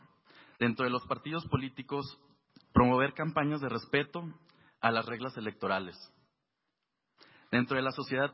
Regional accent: Durango, Mexico; vengo del estado de Durango.

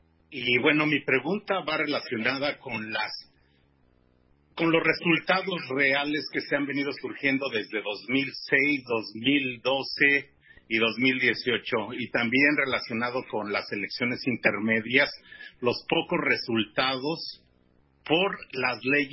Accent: Mexico; soy mexicano

